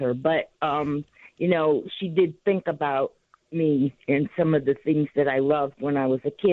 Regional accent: Chicago, Illinois, United States; also born or lived in Los Angeles; And I lived in Los Angeles in the mid-80s. I'm from Chicago. I'm back now.

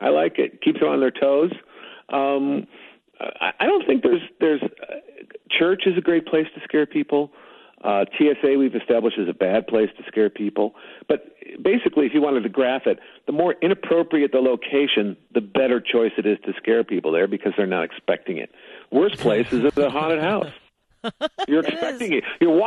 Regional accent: Chicago, Illinois, United States; I save that just for my hometown folks in Chicago on Patty's show.

